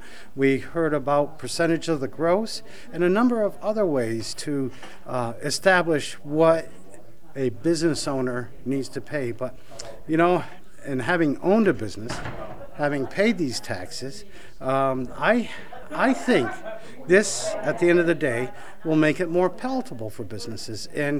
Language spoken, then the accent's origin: English; Gorham, New Hampshire, United States; Coas District 3. I'm from Gorham.